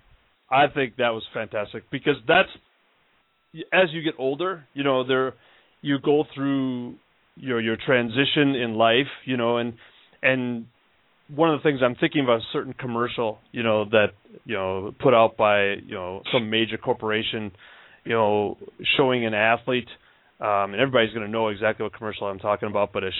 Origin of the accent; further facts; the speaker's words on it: Minnesota, United States; this is not the concept of family that I was thinking of when I grew up in Minnesota.